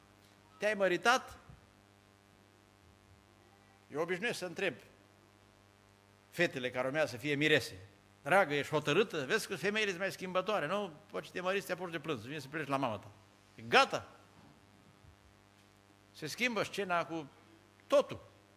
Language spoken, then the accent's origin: Romanian; Apuseni Mountains, Romania; eu sunt din Apuseni, de la munte